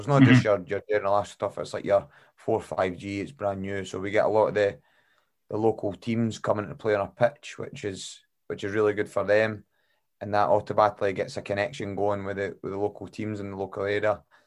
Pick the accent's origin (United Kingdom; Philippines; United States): United Kingdom; Falkirk, Scotland; and then I went to Falkirk, which is my hometown club, mm-hmm. That's where I'm from, and it was really good there.